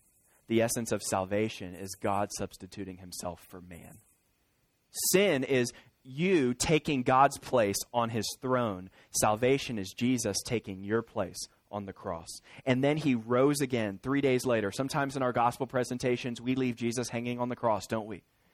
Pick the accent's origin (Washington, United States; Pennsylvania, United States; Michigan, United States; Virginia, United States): Virginia, United States; now in Kentucky, United States; Listen, when our family, we live in Kentucky, we're from Virginia.